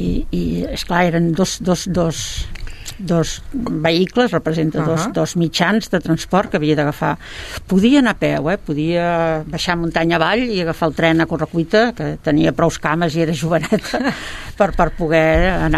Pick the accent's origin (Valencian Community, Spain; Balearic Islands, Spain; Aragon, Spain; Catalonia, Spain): Catalonia, Spain; Vallvidrera; born there; ja sóc gran, o sigui, vaig néixer just a la postguerra, o sigui, vaig néixer l'any 39 a Vallvidrera, o sigui, just acabada la guerra